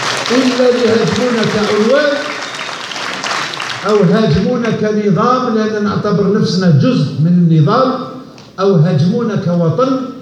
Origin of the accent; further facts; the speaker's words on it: Algeria; نحن جزائريين ومع الشعب الجزائري ومع الجزائر